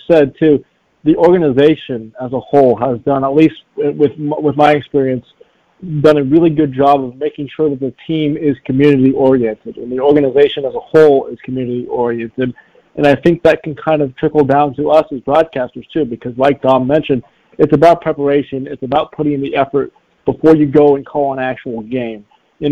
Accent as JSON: {"language": "English", "town": "Kansas City", "country": "United States", "tie": "born or raised there", "said": "growing up, being born and raised in Kansas City, I've always been familiar with the Monarchs."}